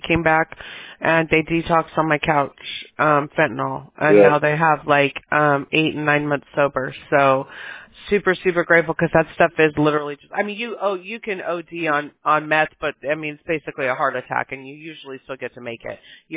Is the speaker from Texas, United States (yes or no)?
no; Mobile, Alabama, United States; born there; Me and my mom are coming. I was born in Mobile, Alabama. We're coming back there at the beginning of March